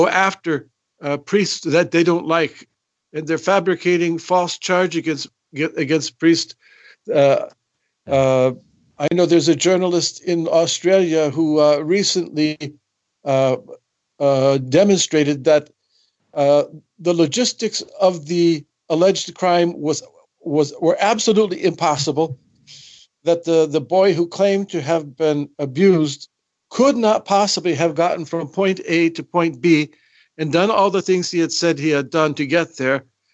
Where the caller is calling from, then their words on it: County Cork, Ireland; Yeah, North Cork.